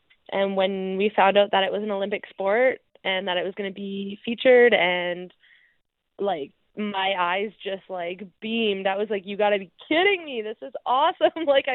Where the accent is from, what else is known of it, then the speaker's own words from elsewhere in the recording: Williams Lake, British Columbia, Canada; Yeah, I mean, I was born and raised in Williams Lake. My parents were both born and raised there.